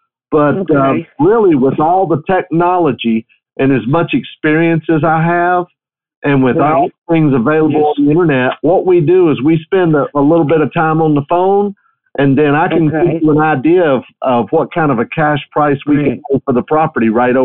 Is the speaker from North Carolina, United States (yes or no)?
yes; Hickory, North Carolina, United States; now in Lake Wylie, United States; I'm from Hickory, North Carolina, and I've been doing this a little over 30 years.